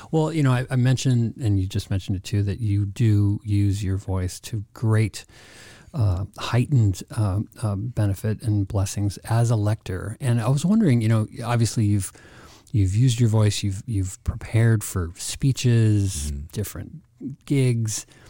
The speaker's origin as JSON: {"language": "English", "region": "Minnesota", "country": "United States", "tie": "born or raised there", "said": "you don't sound like a small town Minnesota kid like me."}